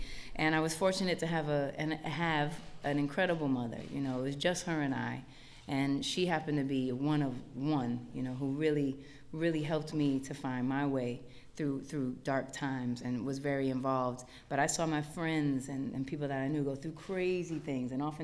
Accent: New York, United States; growing up in Hell's Kitchen and in Harlem, in the middle of it all

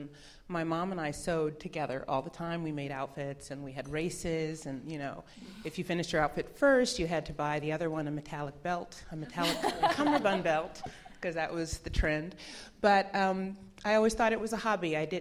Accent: Detroit, Michigan, United States; I'm from Detroit. I'm a proud Detroiter, and I went to public school, you know, from elementary through high school.

